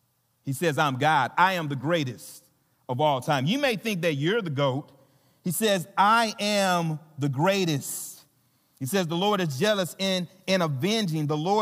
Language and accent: English; the South, United States; accent: Southern; I'm going to say Nahum in my southern accent